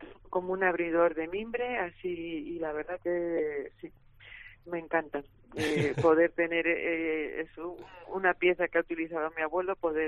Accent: San Sebastián, Basque Country, Spain; born there; moved away as an adult; now in Galicia, Spain; nací en San Sebastián, pero llevo casi 30 años viviendo en Galicia, pero mi abuelo era de un pueblecito de Burgos

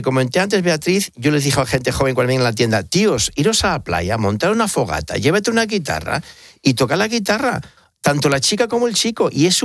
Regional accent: California, United States; born there; yo no soy ni ciudadano americano, aunque nací en California, ni ciudadano español. Soy ciudadano del mundo

